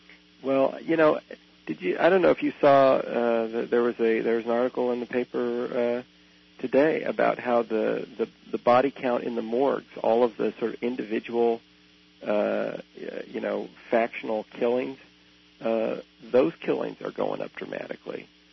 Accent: Nebraska, United States; I grew up in a very conservative part of the country. I grew up in Nebraska. You can't get too much more conservative than Nebraska.

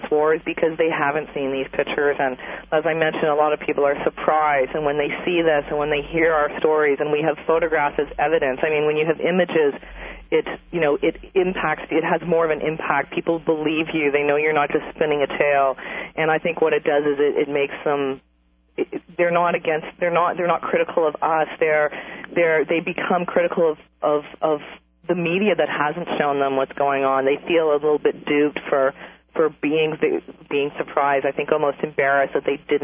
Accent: Canada; now in New York, United States; I have the luxury of living in New York and I'm Canadian as well

